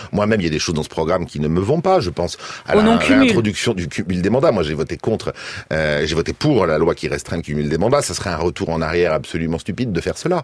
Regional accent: France; chez nous en France

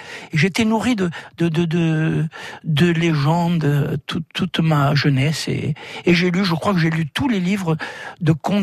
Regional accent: Corsica, France; first language Corsican; French is a second language; moved away as an adult; On parlait corse, moi c'était ma langue maternelle, mais on ne parlait jamais de pas, on ne parlait jamais d'histoire. Je suis arrivé à 18 ans, quand j'étais à Nice, faire mes études d'histoire géo

